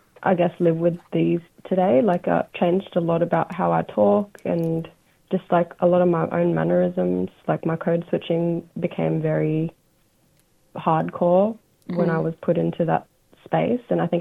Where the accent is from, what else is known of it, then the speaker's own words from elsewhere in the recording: Alice Springs, Northern Territory, Australia; my conflict resolution skills growing up in Alice Springs